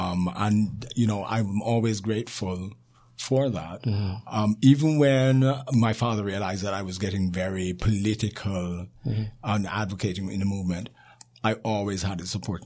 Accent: Jamaica; now in Canada; So I moved from Jamaica to Canada in 1972.

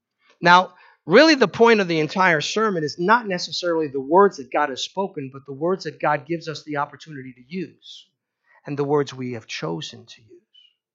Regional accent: New York, United States; I grew up on Long Island. You probably know that by my accent.

